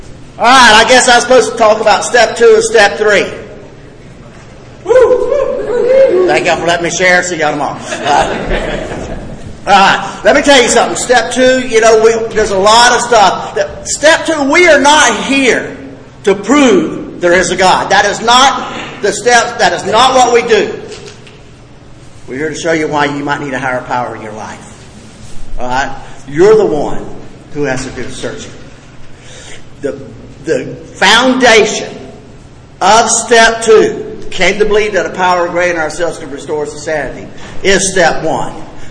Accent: Lawtey, Florida, United States; I ain't from Gainesville. I'm from Lawley, Florida. Y'all know where that's at? It's in the middle of no daggum where. We got one red light. 700 people in Lawley.

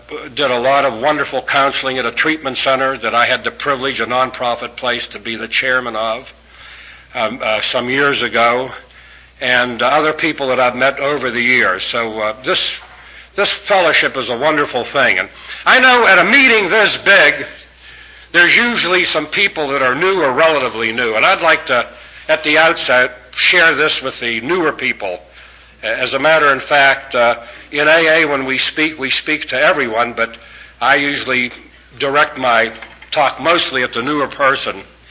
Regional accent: Potomac, Maryland, United States; I'm from Potomac, Maryland, incidentally, belong to the Potomac Sunday Night Speakers Meeting.

